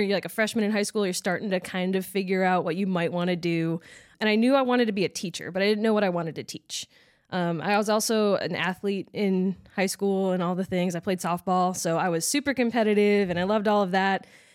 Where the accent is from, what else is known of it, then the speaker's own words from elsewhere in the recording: Illinois, United States; moved away as an adult; also born or lived in Indiana; now in Texas, United States; I grew up in Illinois, and then I went to school at Indiana University for music education. And then once I graduated, I moved down to Texas, and I've been teaching high school band ever since then.